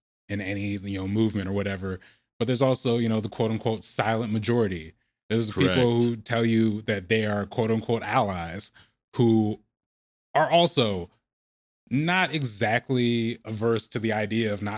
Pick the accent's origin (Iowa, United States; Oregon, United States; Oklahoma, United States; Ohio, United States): Oregon, United States; Lake Oswego; I grew up in Lake Oswego, Oregon.